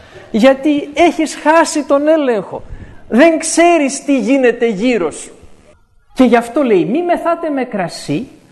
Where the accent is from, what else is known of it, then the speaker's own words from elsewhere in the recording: Greece; έχουμε ως Έλληνες στην κρίνια